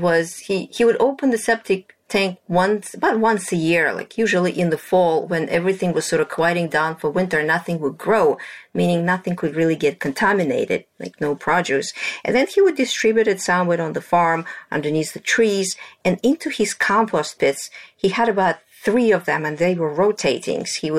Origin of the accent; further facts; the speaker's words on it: Russia; So I had a very unconventional upbringing. I grew up in Russia in my grandfather's farm.